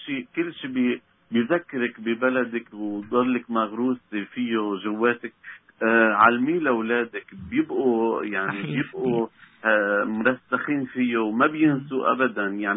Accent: Syria; now in Canada; وأنا من فترة قليلة حصلت على الجنسية الكندية، فخور إني سوري وفخور إني كندي بنفس الوقت.

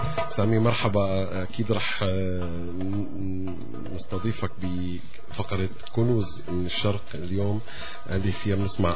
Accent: Syria; أنا سوري، أنا سوري بس، وما رح أقلك أنا من وين، بس بدي أكد لك أنه غالبا أنا مو من جيلك، أنا من جيل تاني، جيل قديم

